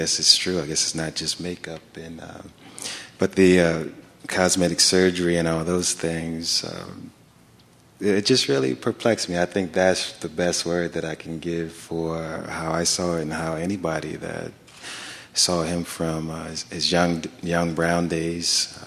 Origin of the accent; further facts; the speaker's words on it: Philadelphia, Pennsylvania, United States; I grew up in Philadelphia, and I really enjoyed the work that … did with on Philadelphia International